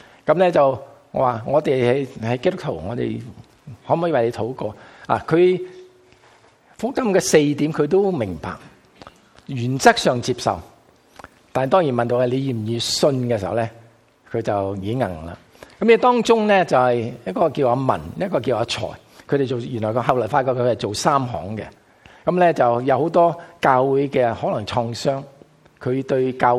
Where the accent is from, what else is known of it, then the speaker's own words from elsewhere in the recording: United States; 佢知道我系美国